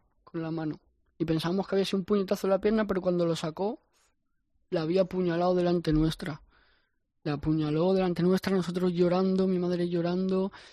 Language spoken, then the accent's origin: Spanish; Valencia, Valencian Community, Spain; Sí, me lo puse porque soy valenciano y ahí se dice mucho Nano, Tete, y sí.